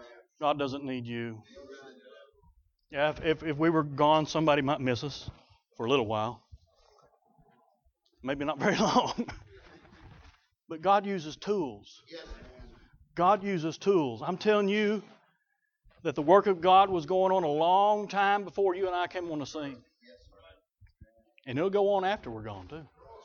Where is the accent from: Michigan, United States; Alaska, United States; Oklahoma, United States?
Oklahoma, United States; I grew up in Oklahoma on a farm. Both my granddads were farmers.